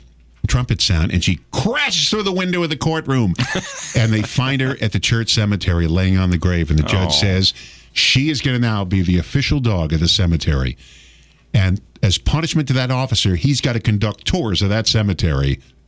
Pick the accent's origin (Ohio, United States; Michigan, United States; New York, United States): New York, United States; New York City; And you know, I grew up going to Broadway shows. I'm from New York City, and I grew up going. My parents always took us to Broadway shows.